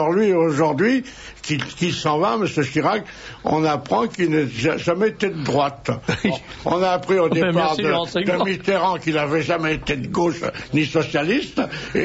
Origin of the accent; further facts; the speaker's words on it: Corsica, France; après avoir travaillé comme une bête, hein, parce que je suis un Corse qui travaille